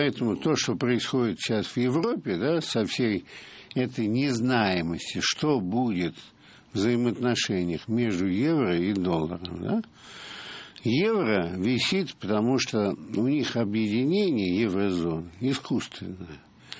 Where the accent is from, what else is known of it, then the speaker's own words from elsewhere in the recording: England, United Kingdom; also born or lived in Lebanon / Germany / Singapore; вот все-таки я вырос в Англии, в Ливане, в Германии, в Сингапуре.